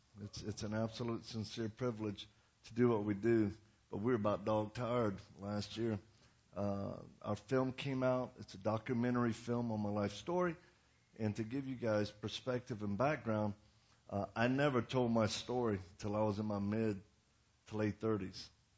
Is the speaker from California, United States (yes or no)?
no; Louisiana, United States; accent: Cajun; But I'm from Louisiana. I'm one of them swamp Cajun people right there.